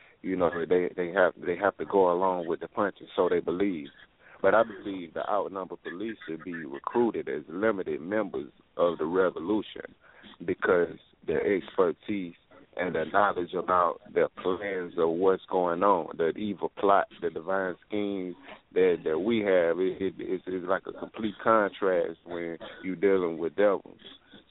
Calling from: Atlanta, Georgia, United States; Black Power, man. I'm calling from Atlanta, Georgia.

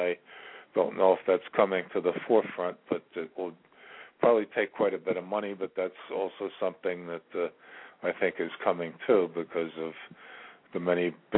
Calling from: Virginia, United States; I'm in Virginia, and I wanted to see if...

